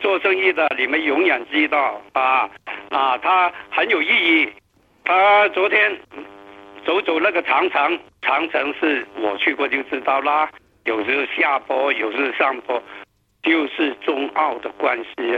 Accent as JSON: {"language": "Chinese", "country": "Australia", "said": "多给点福利我们澳洲人啊"}